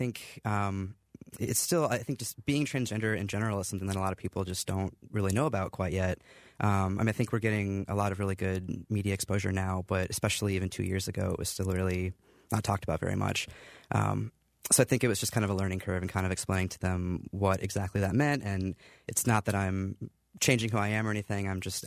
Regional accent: Iowa, United States; moved away as an adult; now in Boston, United States; I grew up in Iowa, but then I moved to Boston, and I think just moving to a new city in a bigger environment, meeting a lot of new people

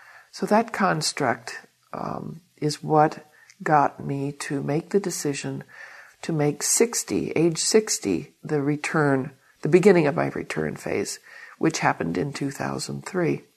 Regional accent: California, United States; I was born in California. I'm from California, which certainly informed my life in many subtle ways that surprise me, especially now that I'm not living there.

